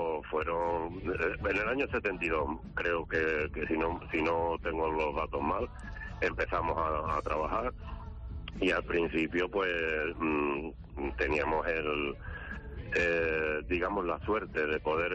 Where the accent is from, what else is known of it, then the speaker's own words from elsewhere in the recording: Huelva, Andalusia, Spain; somos de Huelva, porque nos relacionaban mucho con Jaén